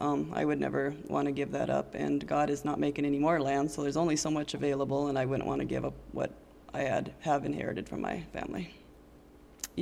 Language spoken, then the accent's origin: English; Lambert, United States; I grew up in the Lambert area, and I do like to help out the community